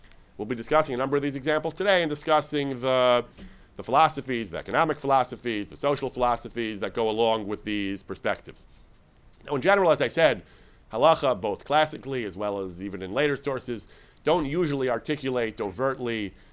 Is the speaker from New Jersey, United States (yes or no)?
no; New York, United States; I grew up in New York, where this is very common, and it's abused.